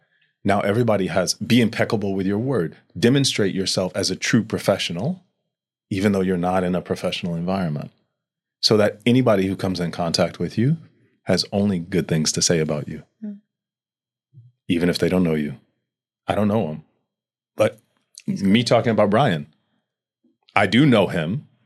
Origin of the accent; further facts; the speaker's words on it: New York, United States; But I'm from New York.